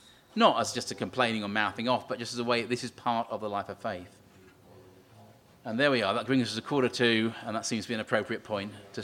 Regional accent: East of England, United Kingdom; maybe as an Englishman I speak in Northern Ireland inappropriately, perhaps, you folks have lived up through the troubles, but certainly in growing up in Essex, it's just wasn't that.

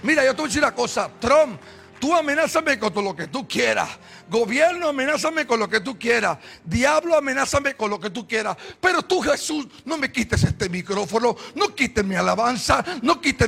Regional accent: Villalba, Puerto Rico; Aprovecho esta oportunidad y saludo a mi pueblo de Villalba que nos está viendo

